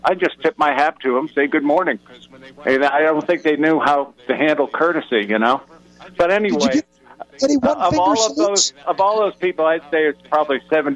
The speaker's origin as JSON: {"language": "English", "region": "Ohio", "country": "United States", "said": "I'm originally from Ohio, so I have a lot of good contacts up there"}